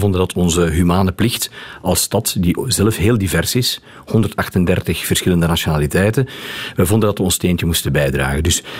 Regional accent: Mechelen, Antwerp, Belgium; Ik denk dat we daar als Mechelaars trots mogen

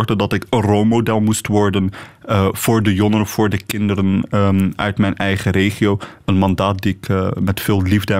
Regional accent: Netherlands; now in Brussels, Belgium; Ik ben een Nederlander of in jullie ogen een Hollander. En ik ben daar echt fier op. Ik ben een trotse Nederlander die leeft hier in Brussel en geniet van het Belgische.

